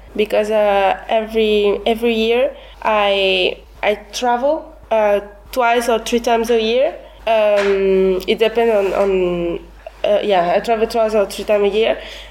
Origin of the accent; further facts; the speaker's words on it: Stavropol, Stavropol Krai, Russia; English is a second language; I come from Russia. I was born in Stavropol, a city in my country.